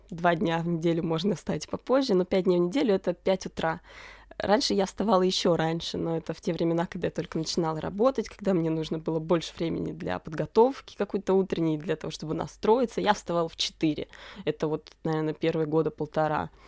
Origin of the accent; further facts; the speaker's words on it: Mezhdurechensk, Kemerovo Oblast, Russia; moved away as an adult; now in Novosibirsk, Russia; Я жила в маленьком городе, я из Междуреченска.